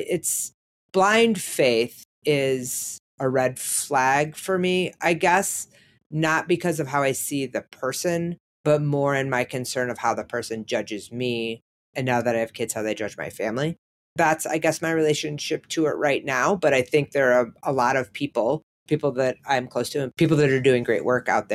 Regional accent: Toledo, Ohio, United States; We grew up in Toledo, Ohio. So Holy Toledo is the name of it.

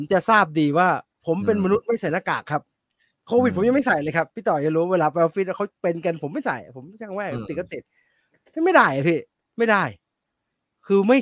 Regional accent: Chiang Mai, Thailand; ในฐานะผมเป็นคนเชียงใหม่เนี่ยผมรู้สึกว่าไม่ต้องแก้หรอกครับ

